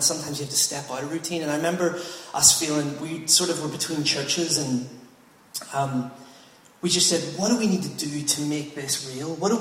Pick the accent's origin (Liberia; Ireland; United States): Ireland; I'm not going to cut it that short. I'm Irish.